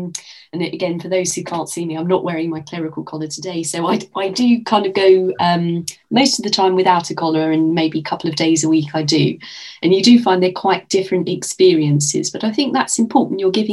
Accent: Cheshunt, East of England, United Kingdom; also born or lived in Enfield; So I was born in Enfield. Quite proud of having been born in Enfield for no particular reason other than I was. And I grew up in Hertfordshire, a place called Cheshunt

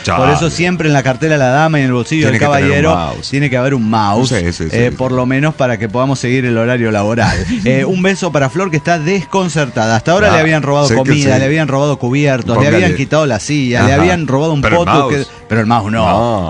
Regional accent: Dallas, Texas, United States; Soy el … de Dallas, Texas.

